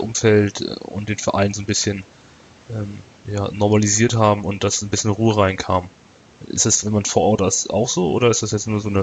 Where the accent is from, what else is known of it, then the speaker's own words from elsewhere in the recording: Northern Germany, Germany; ich komme jetzt hier aus Norddeutschland